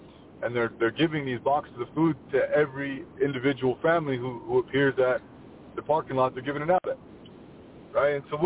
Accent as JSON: {"language": "English", "region": "Wyoming", "country": "United States", "said": "I'm Northern Rapo from Wind River."}